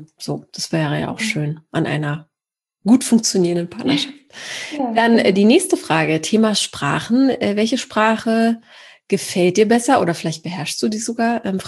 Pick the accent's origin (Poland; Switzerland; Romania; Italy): Poland; now in Germany; Wir kommen auch aus Polen, also eine Familie